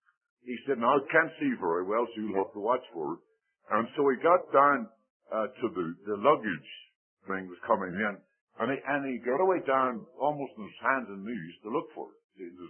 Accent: New Brunswick, Canada; born there; I was born in New Brunswick. You know I served you in India.

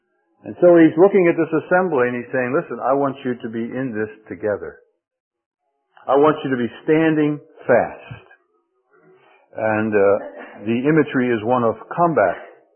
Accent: Philadelphia, Pennsylvania, United States; I grew up in Philadelphia, but I was in the city limits, but at that time I was like on the very outer part of the city.

